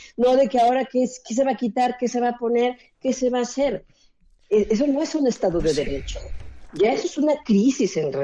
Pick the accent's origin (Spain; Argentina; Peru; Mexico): Mexico; como mexicana